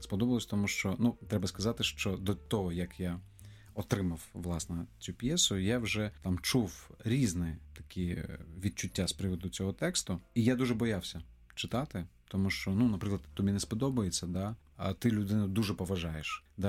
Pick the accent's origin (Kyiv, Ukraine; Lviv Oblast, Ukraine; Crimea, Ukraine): Crimea, Ukraine; І ми обидва раділи, тому що ми обидва із Криму.